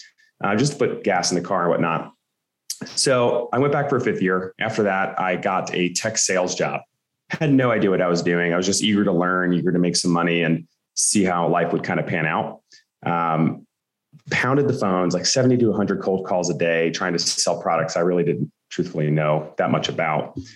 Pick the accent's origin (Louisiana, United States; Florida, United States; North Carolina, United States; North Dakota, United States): North Carolina, United States; So I grew up in North Carolina. I grew up an athlete